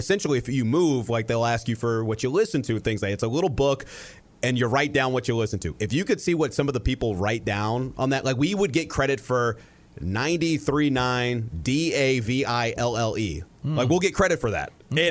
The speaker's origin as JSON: {"language": "English", "town": "Louisville", "region": "Kentucky", "country": "United States", "tie": "born or raised there", "said": "So I'm a lifelong Louisvillian."}